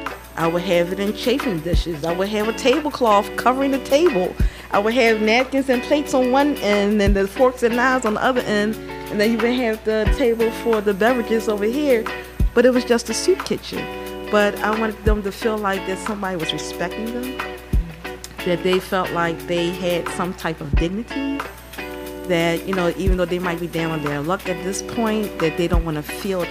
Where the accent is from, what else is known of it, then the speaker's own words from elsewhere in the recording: Baltimore, Maryland, United States; just born and raised in Baltimore, West Side kid.